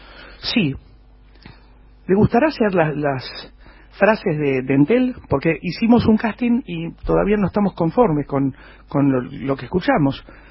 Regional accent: Buenos Aires, Argentina; born there

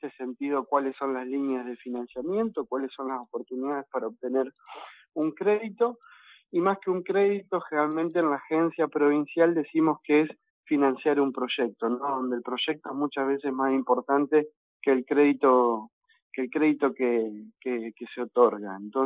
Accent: Luis Beltrán, Río Negro, Argentina; uno también viene de una localidad muy pequeña. Yo vengo de Luis Beltrán, del corazón del Valle Medio

